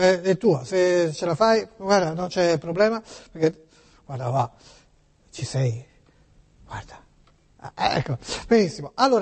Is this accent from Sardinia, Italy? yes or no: no; Tuscany, Italy; io lavoro qua, ma non sono di Genova, io sono toscano